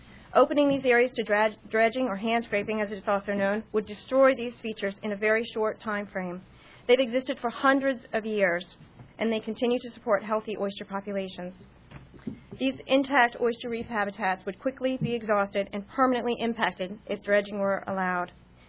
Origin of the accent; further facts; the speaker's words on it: Virginia, United States; I grew up in the Northern Neck. I care deeply about the Chesapeake Bay.